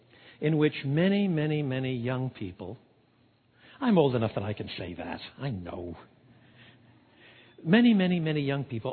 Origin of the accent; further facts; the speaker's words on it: Canada; also born or lived in England; now in Chicago, United States; Now, I'm from Chicago, and before that I'm from Canada, and I lived for a long time in England.